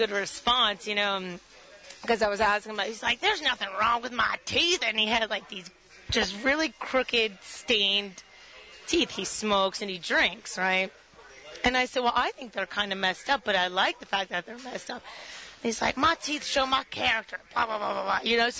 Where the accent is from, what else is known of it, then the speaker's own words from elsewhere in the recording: the South, United States; you know, I'm from the South, and my family years ago had a plantation